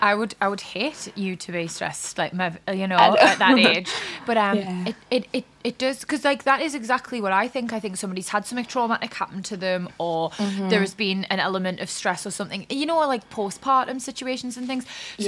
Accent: Newcastle upon Tyne, North East England, United Kingdom; accent: Geordie; Got loads of family over the West End. So yeah. I'm East End.

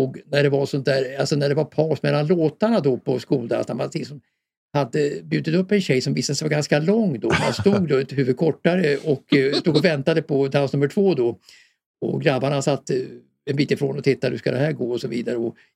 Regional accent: Årsta, Stockholm County, Sweden; Alltså det var ju ett medelklassområde i Årsta där jag växte upp.

